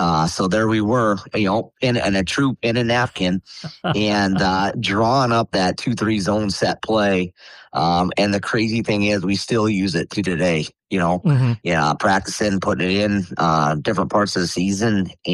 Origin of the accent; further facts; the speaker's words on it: Petersburg, United States; who was kind of our youth coach back where I grew up in Petersburg.